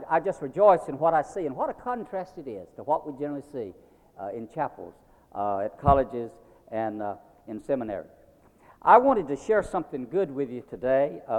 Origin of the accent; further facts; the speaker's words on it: Wilmington, North Carolina, United States; We are from Wilmington, North Carolina.